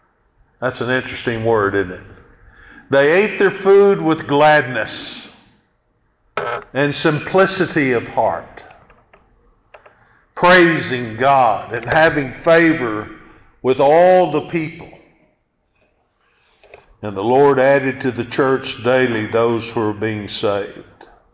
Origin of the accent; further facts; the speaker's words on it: Hilton, Oklahoma, United States; I've told you before that I grew up in the Shell Street Church of Christ in Hilton, Oklahoma.